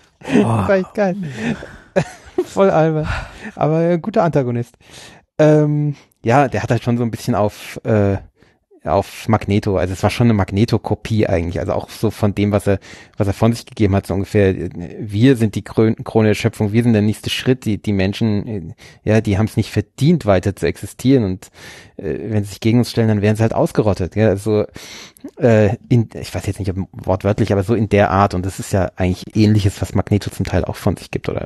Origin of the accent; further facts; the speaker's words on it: Großostheim, Bavaria, Germany; von einer Distille hier ganz in der Nähe aus meinem Heimatort. Großostheim